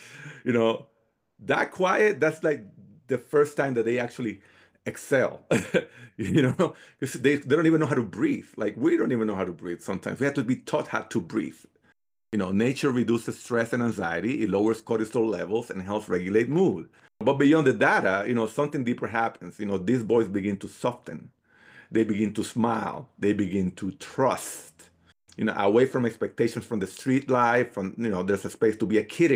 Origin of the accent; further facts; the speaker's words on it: Santo Domingo, Dominican Republic; also born or lived in Bonao; I grew up in the Dominican Republic, right? I was born and raised there. When I was little, I grew up in the capital with my mother in Santo Domingo, but I would go often to see, to visit my family in Bonao.